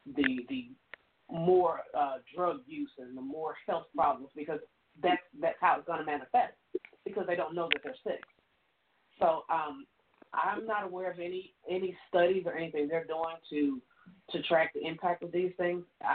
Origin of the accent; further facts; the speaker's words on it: Michigan, United States; and I'm from an area where I'm from Michigan, which is, you know, the area I'm from is not far from Chicago.